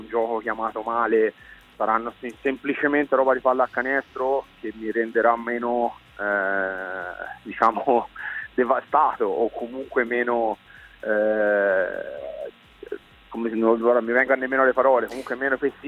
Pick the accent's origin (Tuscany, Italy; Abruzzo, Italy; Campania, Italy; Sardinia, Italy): Tuscany, Italy; Siena; per me, che sono di Siena, che sono nato e cresciuto dentro la Menzana